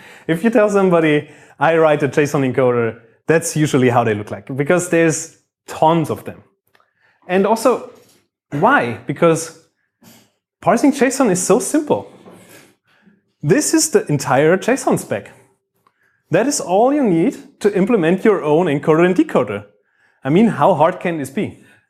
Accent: Bavaria, Germany; English is a second language; now in Düsseldorf, Germany; I work in Düsseldorf. I come from Bavaria.

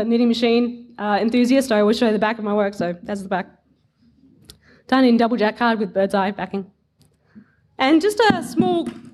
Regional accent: Australia; So I'd returned home from London. I only had a 2-year working visa here. I'm an Aussie, by the way.

